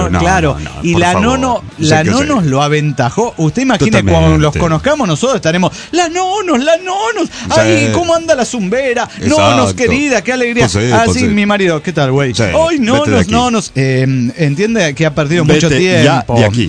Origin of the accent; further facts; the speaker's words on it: Chile; accent: Chilean; que es la única fan que tengo de mi acento chileno.